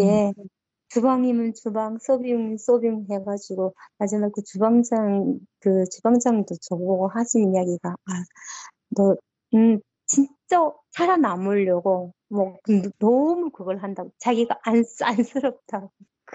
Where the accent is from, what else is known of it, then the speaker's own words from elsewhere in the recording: North Korea; accent: North Korean dialect; now in South Korea; 저 면접하는 과정에 제가 북한 사투리가 나왔나 봐요.